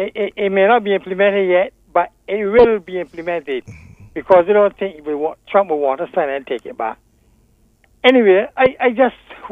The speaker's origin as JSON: {"language": "English", "country": "Jamaica", "tie": "born or raised there", "said": "So I'm from Deacons Row, born and raised in Deacons Row, and I used to vote in Northwest. I live in North St. Andrew"}